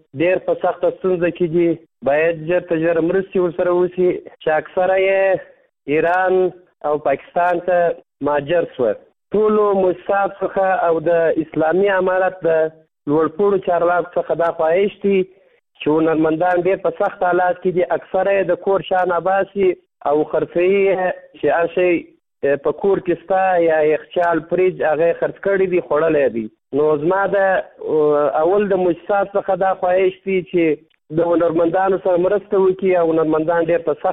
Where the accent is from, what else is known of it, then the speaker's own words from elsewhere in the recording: Kandahar, Afghanistan; زه د کندهار ولایت یو شوقی یا سندرغاړیم.